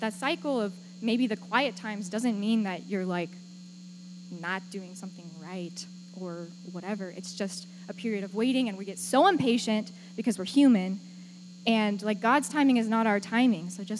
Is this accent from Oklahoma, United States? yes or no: no; Texas, United States; now in Ashland, United States; like, if you don't know, I'm from Texas. What am I doing in Ohio?